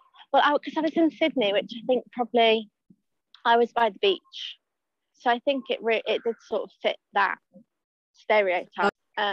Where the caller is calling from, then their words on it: Bewdley, West Midlands, United Kingdom; Okay, I'm calling in from England. I'm in a small town near Birmingham, but I don't think anyone will know the town.